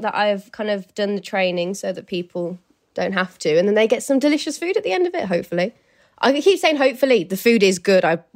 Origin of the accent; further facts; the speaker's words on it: Birmingham, West Midlands, United Kingdom; now in London, United Kingdom; So I live in London, but my hometown is in Birmingham in the Midlands in the UK.